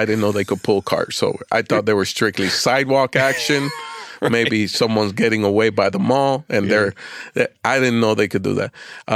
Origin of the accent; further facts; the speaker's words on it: Florida, United States; I grew up in South Florida, a tropical place.